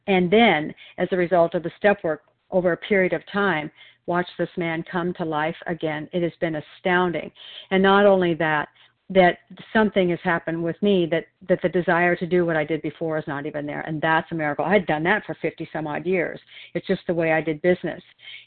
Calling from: Oregon, United States

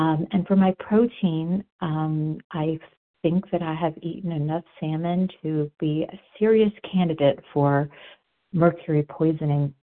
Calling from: Denver, Colorado, United States; I'm calling from Denver, Colorado.

